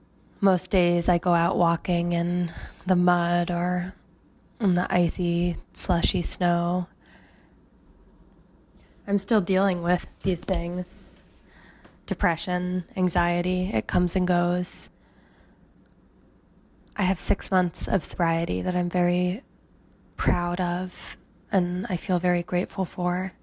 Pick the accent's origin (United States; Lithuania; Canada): United States; Maine; When I first decided to get sober, I was in Maine, my home state and the place where I live now.